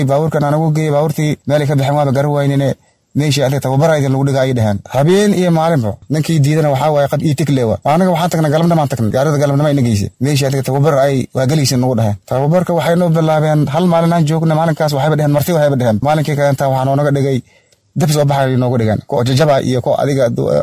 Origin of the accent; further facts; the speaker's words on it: Hiran, Somalia; waxaan ka soo jeedaa meel yaraada kala gudle waxay ku taala deegaan buulburto hoosteeda